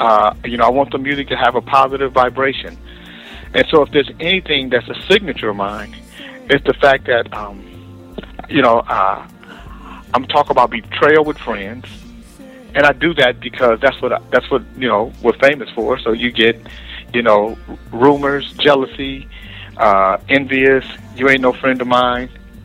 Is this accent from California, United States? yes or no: yes; California, United States; also born or lived in Anchorage; I came from Alaska, from Anchorage, Alaska. I grew up in California